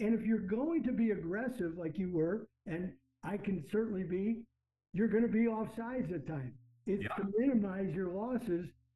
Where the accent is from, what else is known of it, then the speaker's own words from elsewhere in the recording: Chicago, Illinois, United States; when Continental Bank, because I'm from Chicago, when Continental Bank